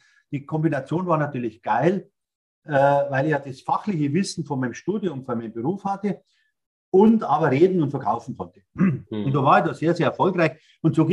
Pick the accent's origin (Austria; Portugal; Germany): Germany; Bavaria; accent: Bavarian; dass ich so bayerisch spreche.